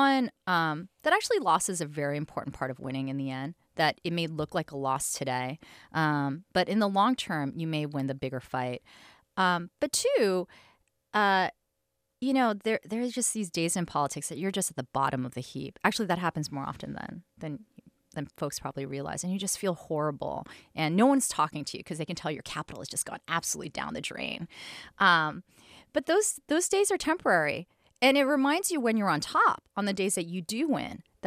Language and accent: English; New York City, New York, United States; And growing up in New York City, which really was a city of black and whiteness, right?